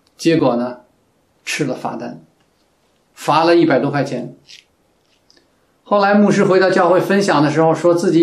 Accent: China; 作为一个中国公民，我真的不愿意提这样的事啊

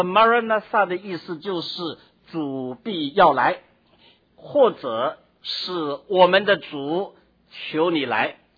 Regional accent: China; 我们中国人是吃饱了没有哈？

